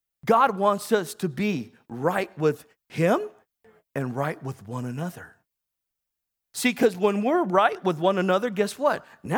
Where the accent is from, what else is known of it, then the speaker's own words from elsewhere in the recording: National City, California, United States; We grew up in Nasty City. National City.